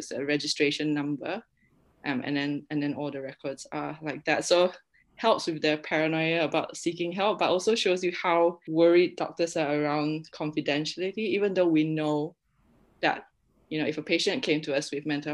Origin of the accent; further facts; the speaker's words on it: Kuching, Sarawak, Malaysia; And I think growing up in Kuching, don't think anyone really talked about mental health at any point when we were growing up.